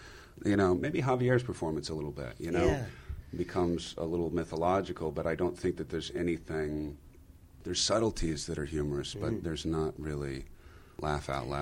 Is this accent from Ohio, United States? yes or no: no; California, United States; I'm from Central Coast, California. I'm from a farming horse community.